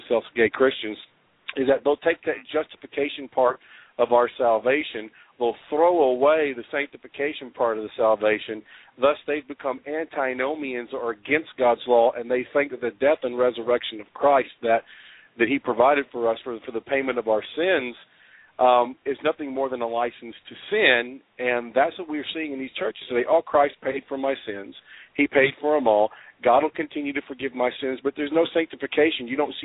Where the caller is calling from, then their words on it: Memphis, Tennessee, United States; Okay, hey … I'm calling from Memphis.